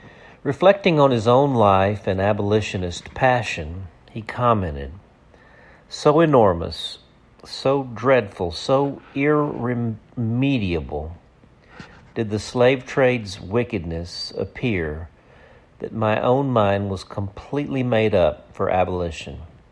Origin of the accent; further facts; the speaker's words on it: Dumas, Arkansas, United States; She ran a furniture store down on Main Street in my hometown of Dumas, Arkansas.